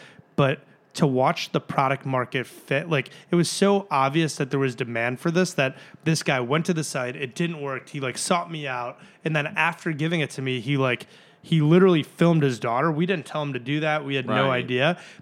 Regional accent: Chicago, Illinois, United States; In my case, I grew up in Chicago. I'm a huge Chicago Blackhawks fan.

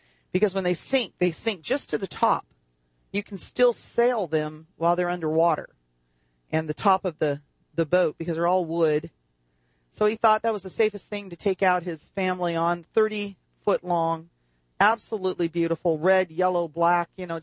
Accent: Texas, United States; born there; I'm trying to get my old parents to move to Texas because I was born in Texas.

